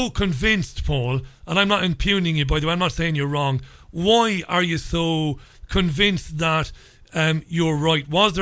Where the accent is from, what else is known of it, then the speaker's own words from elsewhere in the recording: Ireland; when I grew up in Ireland, I used to meet some lovely priests.